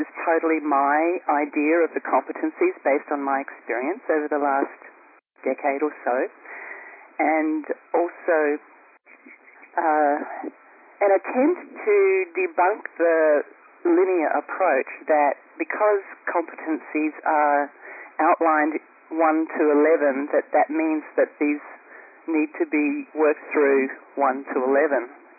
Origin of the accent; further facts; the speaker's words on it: Australia; now in California, United States; I'm originally from Australia. I live in the United States. I live in California.